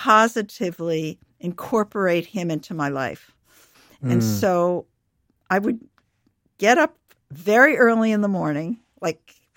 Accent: Providence, Rhode Island, United States; Well, I grew up in Providence, and actually we all three went to Michigan.

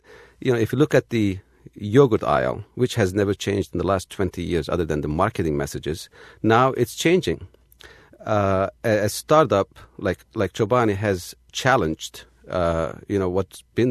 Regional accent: Turkey; You know, I grew up in Turkey.

